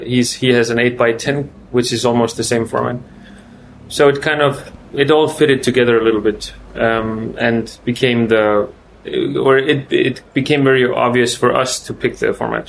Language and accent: English; Iceland; moved away as an adult; now in Denmark; I'm sort of between Denmark and Iceland. I'm from Iceland. I grew up there, but I moved to Denmark to study and had my children, and I'm kind of like in between.